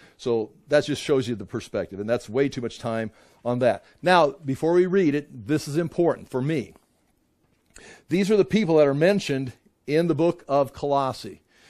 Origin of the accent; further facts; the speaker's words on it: Thompson, Iowa, United States; you're not going to go through, for example, my hometown of Thompson, which is 9 miles from Minnesota border. So, well, they went through Iowa, but you didn't go through Thompson because it's way up in northern Iowa.